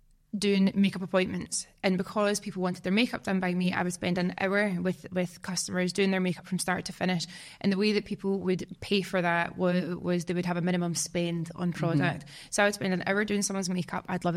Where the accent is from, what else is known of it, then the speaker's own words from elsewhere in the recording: Scotland, United Kingdom; I think it is maybe a slight born and raised in Scotland self-belief.